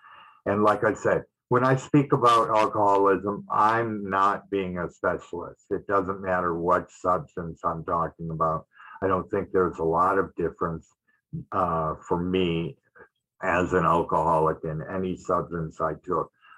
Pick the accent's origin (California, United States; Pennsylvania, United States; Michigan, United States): Michigan, United States; Detroit; So I grew up in Detroit, Michigan, not all that far from Windsor, just across the little bridge there.